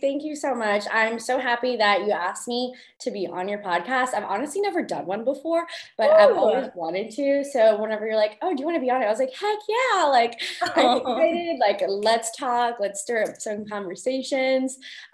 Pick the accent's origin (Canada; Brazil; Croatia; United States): Brazil; I was born and raised in Brazil.